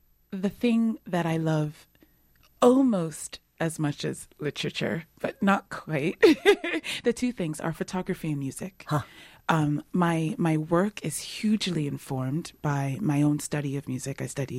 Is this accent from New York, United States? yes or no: yes; Brooklyn, New York, United States; also born or lived in England / Ghana; I was born in England. Oh, but you don't really speak with a British accent. Okay, I grew up in Brooklyn.